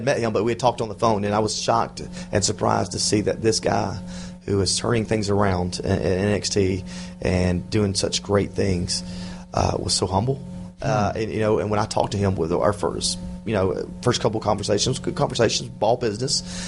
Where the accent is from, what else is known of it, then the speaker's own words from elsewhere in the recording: the South, United States; You know, I don't know if it's because I was from the South or whatever it is, but they were good to me.